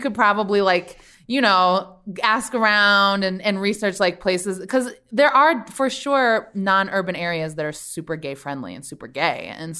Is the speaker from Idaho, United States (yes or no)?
no; New York City, New York, United States; I always say New York because I'm a New Yorker